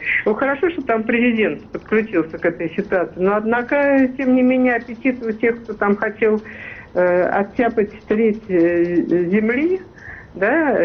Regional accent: Moscow, Russia; born there; Я вот, понимаете, это мои родные места. Я в Москве родилась

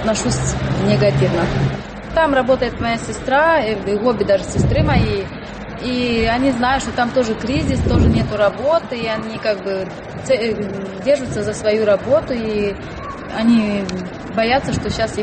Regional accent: Moldova; Я за Россию, хотя я молдаванка, но я за Россию больше.

